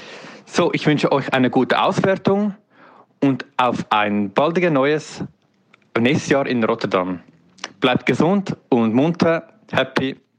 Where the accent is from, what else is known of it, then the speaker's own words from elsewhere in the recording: Schmerikon, St. Gallen, Switzerland; Ich komme aus Schmerkon in der Schweiz.